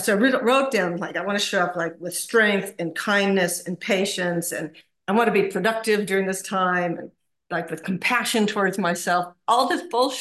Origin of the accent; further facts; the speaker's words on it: United States; now in New Zealand; So I was born in the States and I live in New Zealand now.